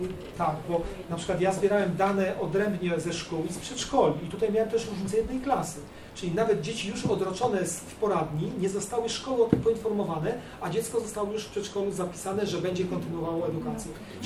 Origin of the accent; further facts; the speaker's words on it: Ksawerów, Łódź Voivodeship, Poland; Ksawerów, moje rodzinne miejscowość, mogę to też powiedzieć.